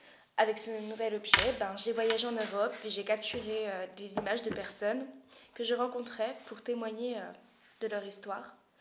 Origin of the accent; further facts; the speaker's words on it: Paris, Île-de-France, France; born there; Alors, je suis née à Paris en 1983.